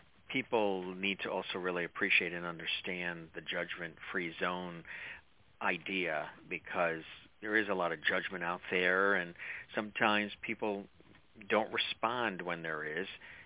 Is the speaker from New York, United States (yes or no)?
yes; Long Island, New York, United States; growing up out east on Long Island, exactly.